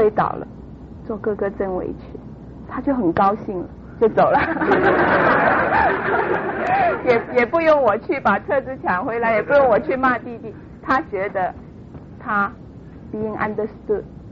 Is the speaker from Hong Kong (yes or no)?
yes; Hong Kong; 很对不起，我是从香港来的，所以我有时候回到香港